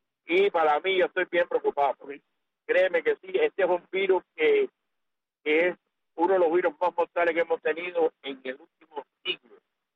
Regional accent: Cuba

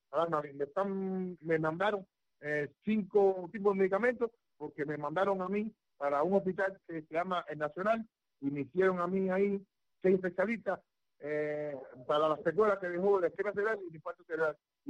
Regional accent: Cuba; he dado paso frente como un cubano y lo seguiré dando por la libertad del pueblo de Cuba.

